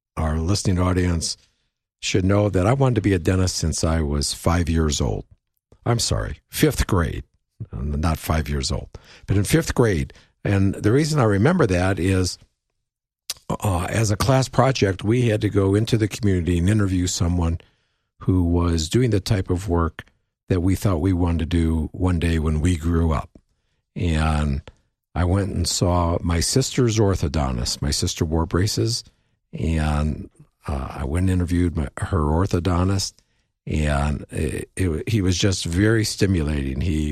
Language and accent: English; Rock Island, Illinois, United States; So I grew up in the Midwest, a small town called Rock Island, Illinois.